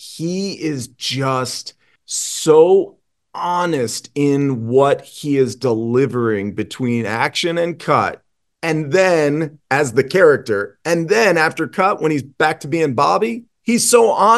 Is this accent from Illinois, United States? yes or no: no; Virginia, United States; And I grew up in Virginia and knew that I thought it was so cool that he had a horse farm